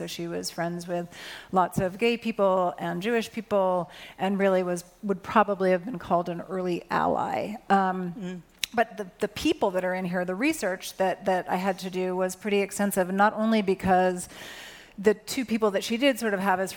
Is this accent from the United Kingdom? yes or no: yes; London, United Kingdom; I grew up part in London and part here.